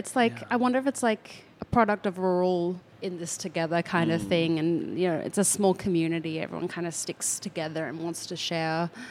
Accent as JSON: {"language": "English", "region": "Queensland", "country": "Australia", "tie": "born or raised there", "said": "where I grew up in Southeast Queensland"}